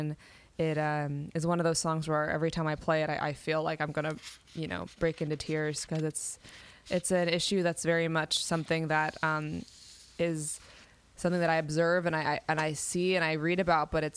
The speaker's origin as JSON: {"language": "English", "town": "New York City", "region": "New York", "country": "United States", "tie": "born or raised there", "said": "You know, I'm born and raised in New York City."}